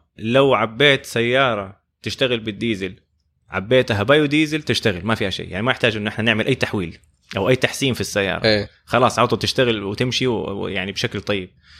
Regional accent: Saudi Arabia; إحنا عندنا في السعودية دحين في معظم مناطق السعودية طبعا التردد 60 هيرتز

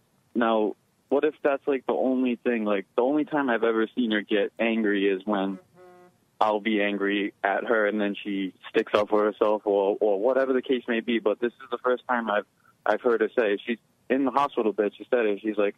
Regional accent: Rhode Island, United States; Rhode Island.

